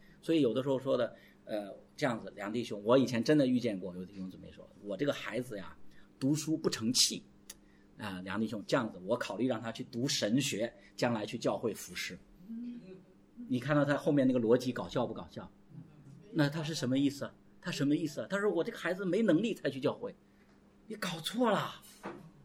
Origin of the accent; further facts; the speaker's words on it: China; 我们中国人真的是喜欢歌颂苦难，歌颂苦难，歌颂几千年，歌颂惯了